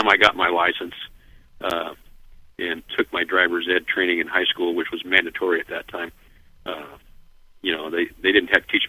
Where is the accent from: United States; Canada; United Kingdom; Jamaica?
United States; Los Angeles, California; when I was growing up in Los Angeles, we had a friend who had been a major in the Air Force.